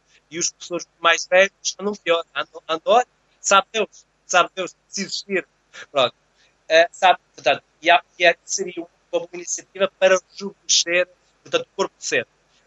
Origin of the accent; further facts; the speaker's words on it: Cantanhede, Coimbra, Portugal; now in Porto, Portugal; eu sou de Cantanhede, de Coimbra, e eu sou efetivo na escola aqui no Porto.